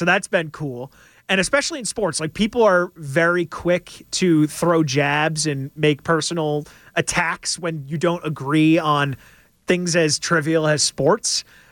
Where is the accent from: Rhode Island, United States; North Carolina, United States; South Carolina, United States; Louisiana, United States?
Rhode Island, United States; I'm from Rhode Island, so my hometown news station did a story on it.